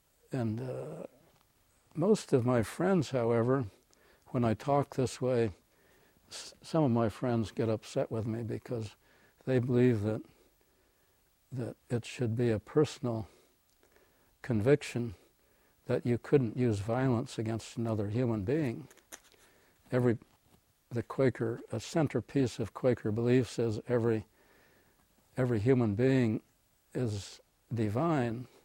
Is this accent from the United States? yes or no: yes; Cedar Rapids, Iowa, United States; now in Champaign, United States; I grew up in on a farm in Iowa, and near Cedar Rapids.